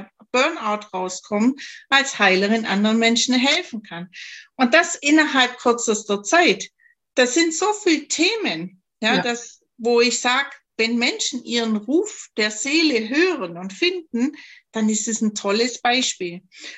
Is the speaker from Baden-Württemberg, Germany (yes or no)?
yes; Baden-Württemberg, Germany; accent: Swabian; Ich komme ja aus Schwaben, man hört es vielleicht im Dialekt.